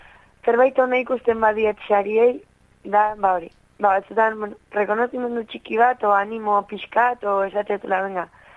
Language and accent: Basque; Pasaia, Basque Country, Spain; now in Errenteria, Spain; ni pasaitarra naiz, baina Errenterian bizi naiz